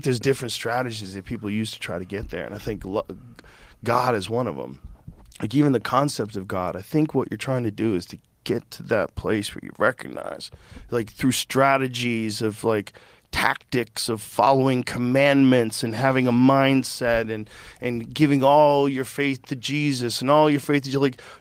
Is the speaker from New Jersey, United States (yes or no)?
yes; New Jersey, United States; born there; I was born in New Jersey and I'm mostly Italian.